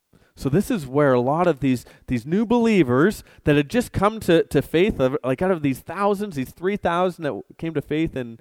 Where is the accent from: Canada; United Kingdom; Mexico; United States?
Canada; Campbell River, British Columbia; I grew up on Vancouver Island. Small town called Campbell River. It's a fishing town. It was a wonderful place to go out on the water and cast your line, and often called the salmon capital of the world.